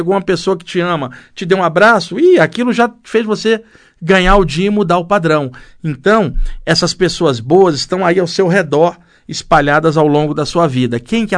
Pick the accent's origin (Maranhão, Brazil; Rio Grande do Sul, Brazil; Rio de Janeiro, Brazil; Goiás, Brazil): Rio de Janeiro, Brazil; born there; moved away as an adult; now in São Paulo, Brazil; Eu nasci lá no Rio de Janeiro, vim para cá, para São Paulo já adulto